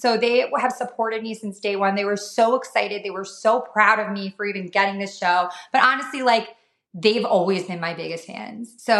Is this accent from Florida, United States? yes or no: no; New York, United States; Like I'm from New York too. Like I hate to like be like that, but it is true. It's a mentality.